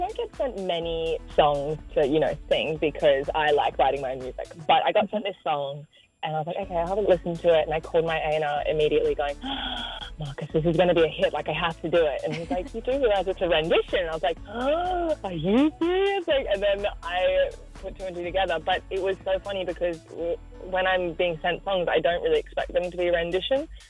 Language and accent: English; Port Macquarie, New South Wales, Australia; I grew up in Port Macquarie, so Newey was like the second home